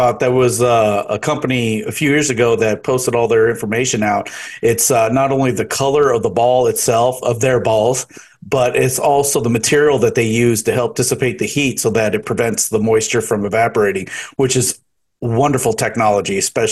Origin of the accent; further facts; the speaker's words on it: United States; as an American in Israel, seeing attacks from Hamas